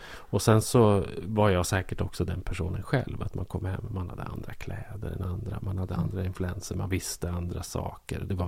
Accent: Bollnäs, Gävleborg County, Sweden; stanna kvar i lilla Bollnäs där jag växte upp

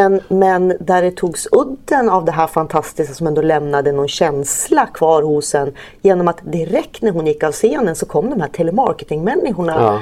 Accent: Norrland, Sweden; Jo, men jag är norrlänning. Jag förstod de olika delarna.

